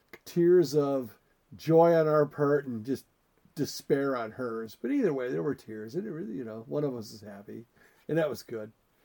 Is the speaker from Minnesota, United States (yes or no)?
yes; Minnesota, United States; hockey, Minnesota hockey, by the way, we're from Minnesota.